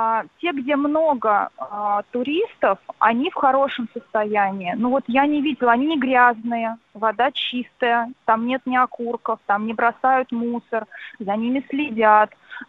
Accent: Moscow, Russia; Я сама москвичка

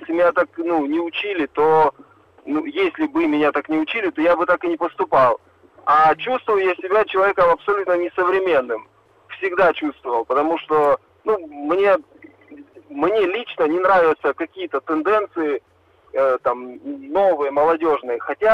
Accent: Taganrog, Rostov Oblast, Russia; moved away as an adult; now in Moscow, Russia; Мне 41 год, я из Таганрога, но живу в Москве, работаю в Москве уже почти 10 лет.

